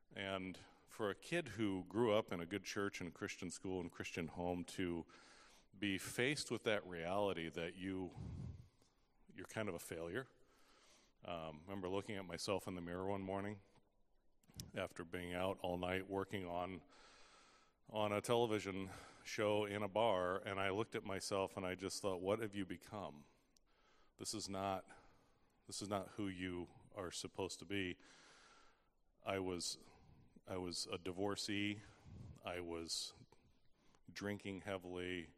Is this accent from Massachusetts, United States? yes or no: no; Fort Wayne, Indiana, United States; And so growing up in Fort Wayne, Indiana in the 80s and early 90s, there wasn't a lot of opportunity to learn that.